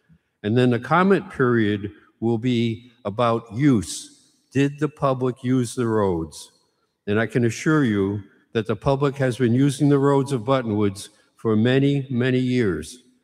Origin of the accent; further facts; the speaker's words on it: Connecticut, United States; People may not realize this, but when I was a kid growing up in Western Connecticut, I had to go to the post office.